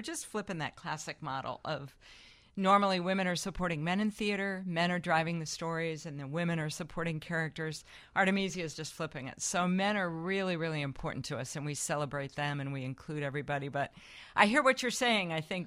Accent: Ohio, United States; now in Chicago, United States; But I'm actually a Midwesterner. I was raised in Ohio.

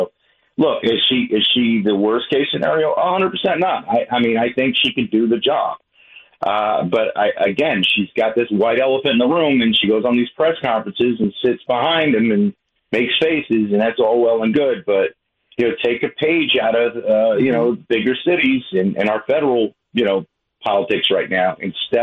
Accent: New York, United States; Look, I came from New York when Times Square was still Times Square.

